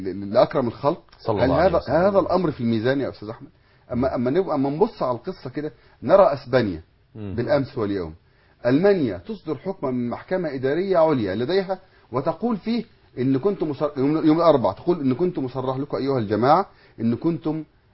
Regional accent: Egypt; كان كل ما وصلنا كمصريين

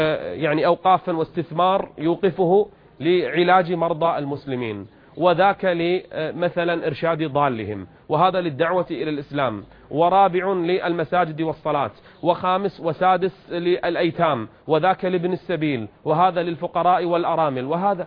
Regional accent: Qatar; عندنا في قطر نفس الشيء

